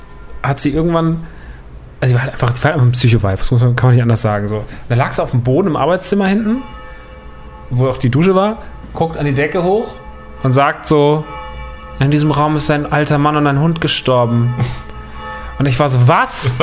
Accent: Rodgau, Hesse, Germany; Ich bin ja groß geworden im Rottgau, in der Vorstadt.

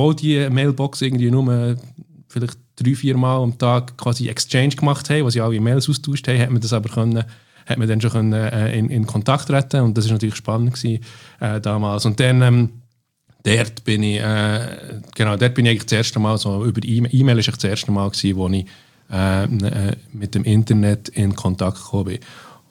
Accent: Bern, Switzerland; moved away as an adult; also born or lived in Zürich; now in London, United Kingdom; Die zweiten 10 Jahre bin ich dann in der Stadt Bern weiter aufgewachsen und dann bin ich ungefähr 6 Jahre noch in Zürich gewesen, gehen studieren. Dann die letzten 14 Jahre bin ich in London gewesen.

